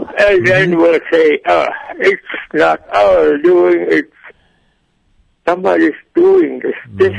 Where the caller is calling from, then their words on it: Bethel, Alaska, United States; I'm calling from Bethel, but I'm originally from Cruise Ship, though.